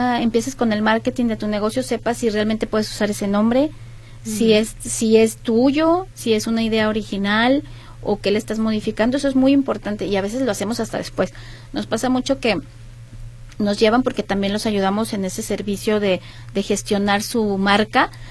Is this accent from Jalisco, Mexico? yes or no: yes; Tlaquepaque, Jalisco, Mexico; yo crecí en Tlaquepaque, entonces pues por eso lo amo con todo mi corazón.